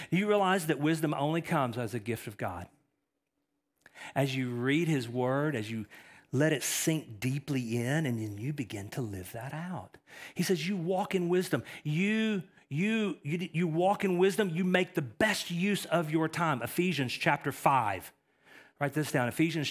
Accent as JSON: {"language": "English", "region": "Texas", "country": "United States", "said": "I'm from East Texas. I don't have a lot of big, fancy words. I butcher the King's English."}